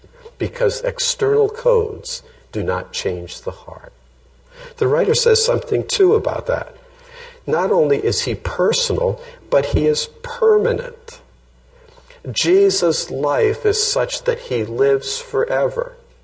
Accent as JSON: {"language": "English", "region": "Scotland", "country": "United Kingdom", "said": "Being Scottish, I was wondering about wearing one."}